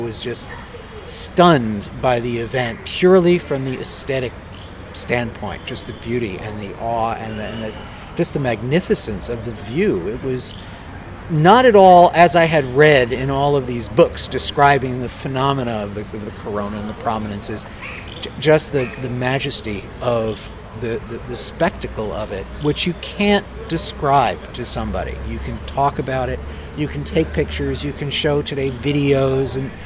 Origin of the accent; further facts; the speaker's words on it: New York City, New York, United States; I grew up in New York City, where you could never see the stars, much like Delhi, same light pollution and haze.